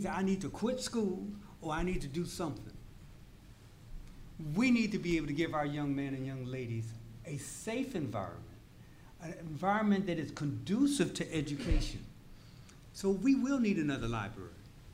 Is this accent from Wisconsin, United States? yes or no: no; Inglewood, California, United States; I grew up in Inglewood, my family home is still in Inglewood